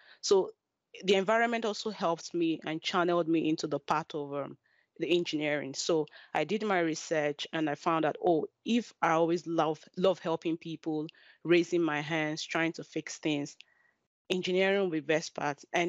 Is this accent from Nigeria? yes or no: yes; Nigeria; went back to Nigeria, because I'm from Nigeria and born and raised in Nigeria.